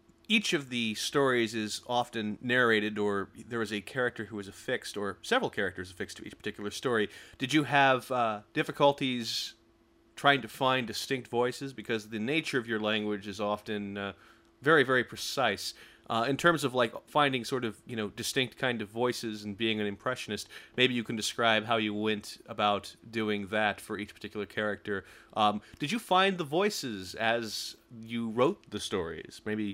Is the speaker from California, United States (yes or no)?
yes; Sacramento, California, United States; I grew up in Sacramento in the 80s and the 90s, and so.